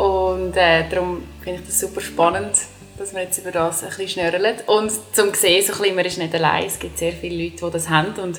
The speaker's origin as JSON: {"language": "German", "town": "Dallenwil", "region": "Nidwalden", "country": "Switzerland", "tie": "born or raised there", "said": "Ich bin ursprünglich aus Nidwalden. Ich bin in Dallewil geboren. Es ist ein kleines Dörfchen in Nidwalden. Ich bin mit 3 Schwestern aufgewachsen."}